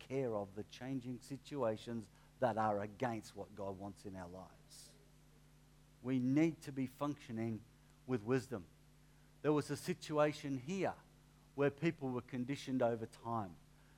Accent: Melbourne, Victoria, Australia; I don't know if you've been around the western region of Melbourne much, but I grew up in West Melbourne.

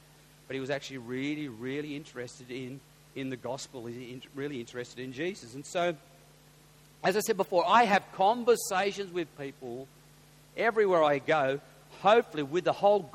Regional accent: Coffs Harbour, New South Wales, Australia; I'm down here, I'm from Coffs Harbour

